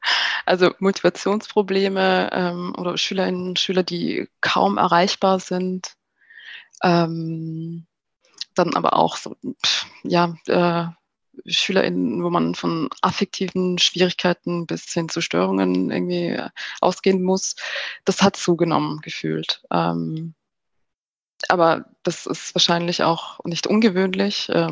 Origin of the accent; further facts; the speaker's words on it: Vienna, Austria; now in Berlin, Germany; ich bin ja auch nicht in Berlin zur Schule gegangen, sondern in Wien. Ich bin in Wien geboren und aufgewachsen.